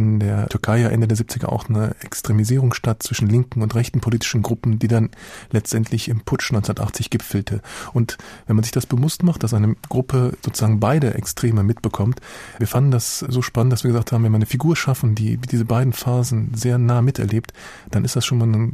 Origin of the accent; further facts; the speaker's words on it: Cologne, North Rhine-Westphalia, Germany; Also wie gesagt, ich bin Kölner, Ulrich ist Allgäuer